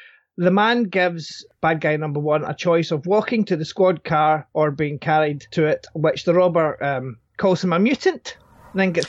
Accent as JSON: {"language": "English", "region": "Scotland", "country": "United Kingdom", "said": "I'm Scottish"}